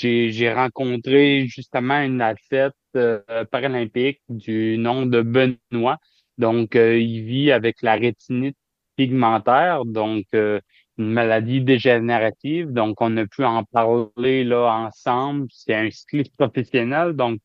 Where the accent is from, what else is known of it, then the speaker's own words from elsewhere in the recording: Chandler, Quebec, Canada; je suis originaire de Chandler, en Gaspésie. Présentement, j'ai 36 ans